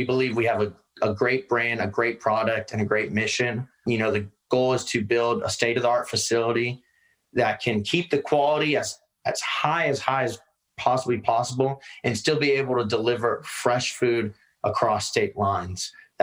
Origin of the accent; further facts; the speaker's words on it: Virginia, United States; We were all born and raised in Northern Virginia, kind of just like my hometown.